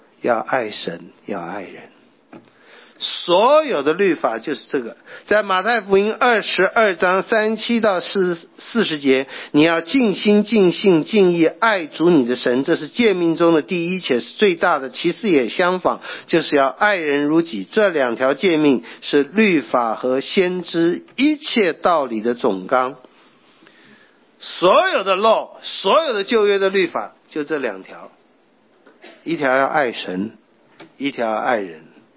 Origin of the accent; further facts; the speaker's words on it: China; 这个在西方传统叫自然法的传统，在我们中国人讲的就良知良能